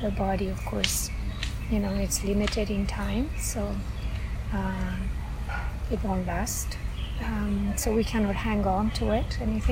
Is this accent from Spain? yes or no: yes; Spain; now in Canada; I'm originally from Spain, but I have lived in Canada for 20 years, much more, 40 years.